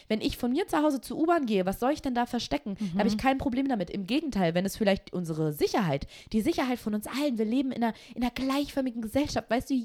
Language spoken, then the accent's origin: German; United States; German is a second language; Weil ich bin ja Amerikanerin.